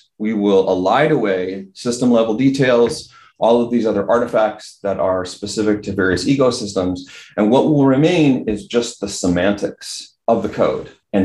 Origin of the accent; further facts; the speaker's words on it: New Jersey, United States; I was raised in New Jersey doing crab hunting with my uncle and my father.